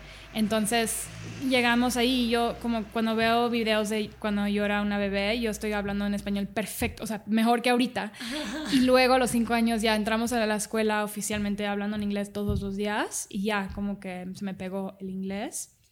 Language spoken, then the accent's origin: Spanish; Dubai, United Arab Emirates; also born or lived in Cancún, Mexico; nací en Cancún y a los 2 meses me fui con mi mamá... a Dubái porque mi papá es piloto.